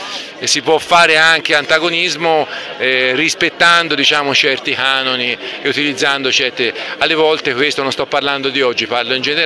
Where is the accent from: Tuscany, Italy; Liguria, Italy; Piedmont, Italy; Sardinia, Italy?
Tuscany, Italy; Siena; quindi io sono un senese